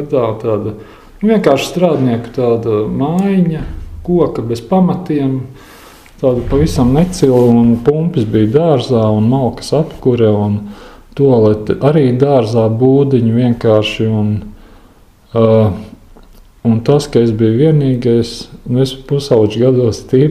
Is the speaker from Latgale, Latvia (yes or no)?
no; Riga, Latvia; born there; es esmu dzimis Rīgā, Pastaņas ielā. Nē, pareizāk sakot, es esmu dzimis Rīgas pilsētas otrajā slimnīcā